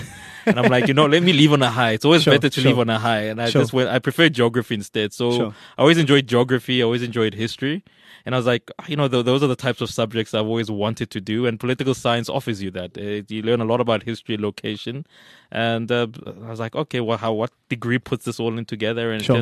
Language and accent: English; Everton, Gauteng, South Africa; I come from an area in the Vaal called Everton, which is one of the second, if not the third, oldest township in South Africa.